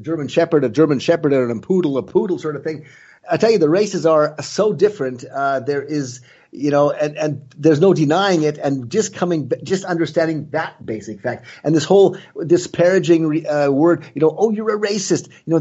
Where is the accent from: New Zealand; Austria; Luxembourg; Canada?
Canada; now in United States; what has happened to the country that I grew up in, you know, that I came from Canada originally?